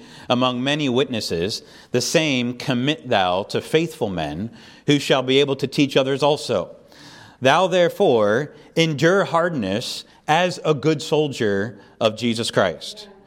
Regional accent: Pennsylvania, United States; And so I remember we back in the hometown where I grew up in Pennsylvania, we have some fellow people here from Pennsylvania as well.

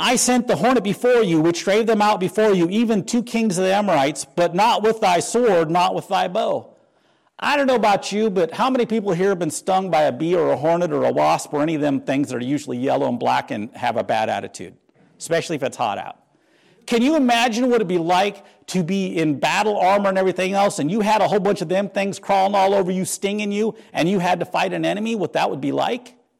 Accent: North Dakota, United States; But where I grew up in North Dakota, they had all sorts of different size.

